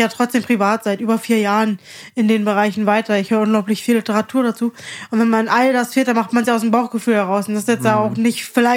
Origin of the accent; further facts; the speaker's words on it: Brandenburg, Germany; Weil ich bin ja Brandenburger.